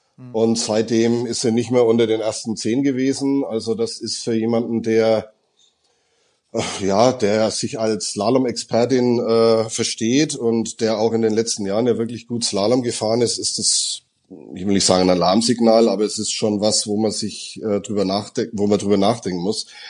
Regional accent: Germany; Gut, als Deutscher bin ich näher an den Niederlanden als ihr, aber das ist auch das Einzige.

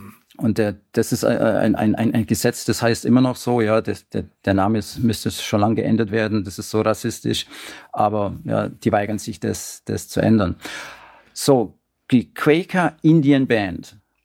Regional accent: Germany; now in Canada

